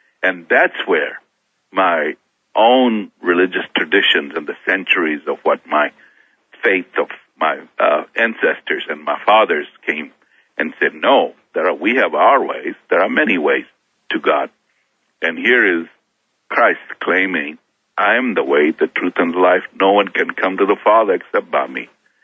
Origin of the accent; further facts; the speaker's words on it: Kenya; I was born and raised up in Kenya, Africa. But we were very devout Hindus and very proud. I came from a Rajput tradition that means sons of kings.